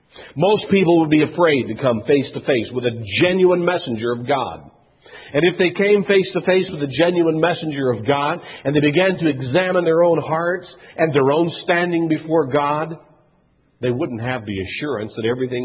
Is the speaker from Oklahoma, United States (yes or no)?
no; Kentucky, United States; particularly Philadelphia and up into my home state of Kentucky